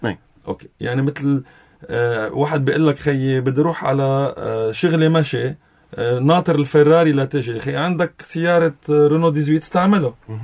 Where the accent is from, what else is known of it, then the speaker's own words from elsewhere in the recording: Lebanon; نحن كلبنانيين